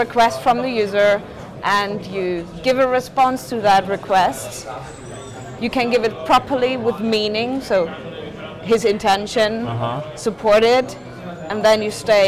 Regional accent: Munich, Bavaria, Germany; born there; English is a second language; now in Berlin, Germany; I'm born in Munich.

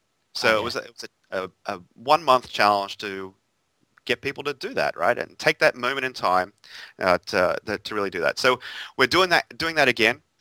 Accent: Australia; Well, you know, as an Australian, summer doesn't hit until December, so, you know.

